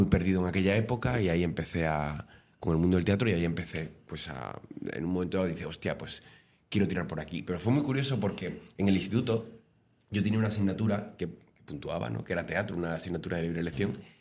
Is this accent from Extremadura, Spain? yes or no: yes; Cáceres, Extremadura, Spain; yo soy de Cáceres, nací allí